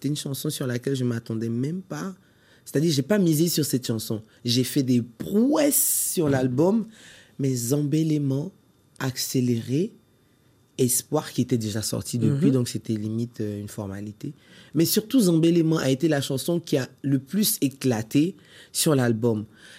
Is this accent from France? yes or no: no; Côte d’Ivoire; je suis ivoirienne.